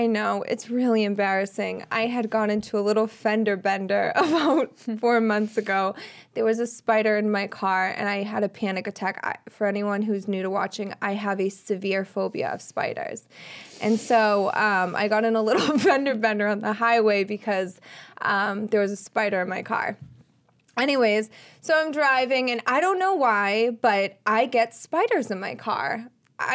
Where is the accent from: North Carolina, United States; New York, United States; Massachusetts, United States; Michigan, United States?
Massachusetts, United States; Boston; Like, I've lived in America my whole life. I'm from Boston, and I, like, fail to speak English sometimes.